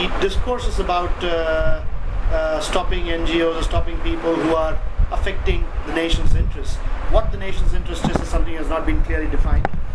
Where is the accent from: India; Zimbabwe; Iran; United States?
India; Tamil Nadu; it's in a very beautiful part of my home state, which is Tamil Nadu. It's a South Indian coastal state.